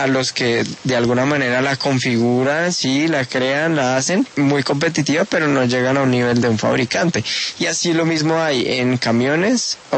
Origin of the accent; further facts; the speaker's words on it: Colombia; Y ahí es cuando nos encaminamos a tener nuestra participación como colombianos en el Rally Dakar en la categoría de cuatris.